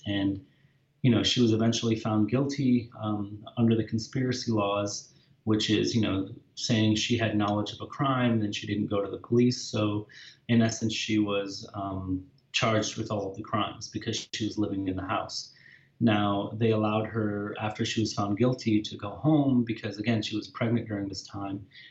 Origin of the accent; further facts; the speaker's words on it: Lansing, Michigan, United States; now in New York, United States; Was born and raised in Lansing, Michigan.